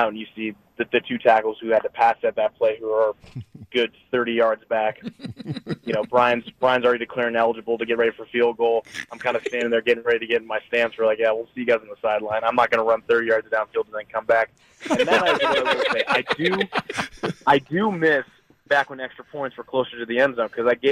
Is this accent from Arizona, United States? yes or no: no; California, United States; No. I grew up in the Bay Area, so I'm a Giants fan, so.